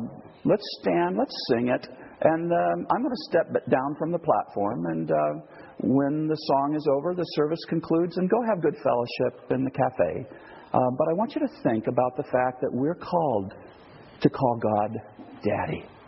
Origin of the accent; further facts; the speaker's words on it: Portland, Oregon, United States; now in United Kingdom; What am I doing here in England? I'm from Portland, Oregon.